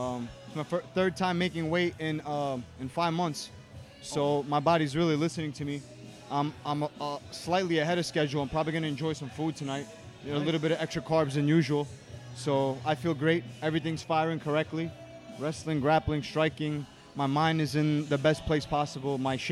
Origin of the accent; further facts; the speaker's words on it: Brooklyn, New York, United States; I'm from Brooklyn, baby.